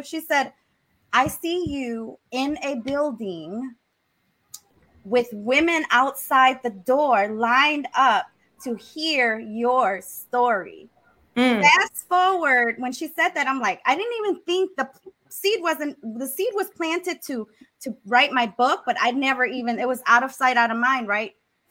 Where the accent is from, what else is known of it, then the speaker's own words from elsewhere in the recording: Laos; also born or lived in Thailand; now in United States; I was born homeless outside the refugee camps of Thailand. Okay. I'm from Laos, a small country in Southeast Asia.